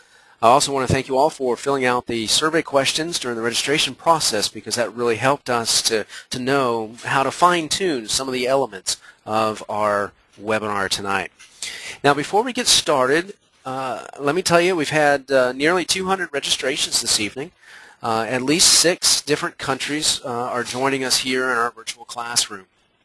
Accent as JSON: {"language": "English", "town": "Richmond", "region": "Virginia", "country": "United States", "tie": "born or raised there", "said": "St. Paul's Baptist Church in Richmond, Virginia, which is my hometown"}